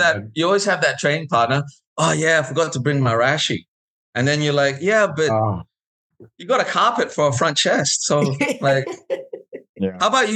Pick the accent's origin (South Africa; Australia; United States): Australia; Sydney, New South Wales; Like growing up in Sydney, right?